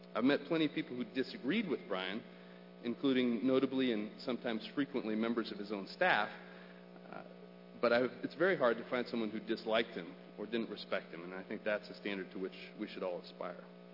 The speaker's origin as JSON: {"language": "English", "region": "Idaho", "country": "United States", "tie": "born or raised there", "said": "I'd had the chance to work in campaigns and in politics and the legislature as I was growing up in Idaho"}